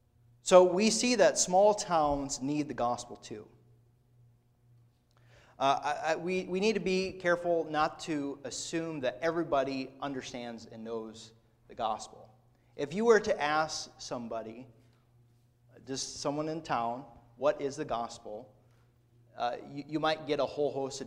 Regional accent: Garner, Iowa, United States; I think of my hometown of Garner, Iowa.

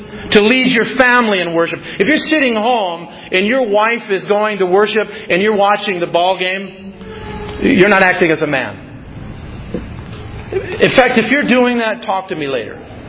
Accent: South Dakota, United States; You know, I'm from South Dakota. I don't know nothing about nothing.

